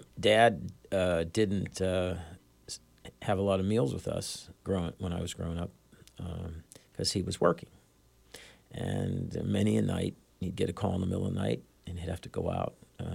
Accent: McKeesport, Pennsylvania, United States; Well, I grew up in the Pittsburgh area, a small town, similar to Bethlehem. It's called McKeesport.

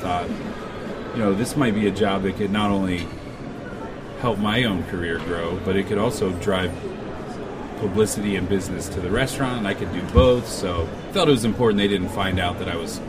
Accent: North Canton, Ohio, United States; where I grew up in North Canton, great small town environment, you know, good people, good foundation built there.

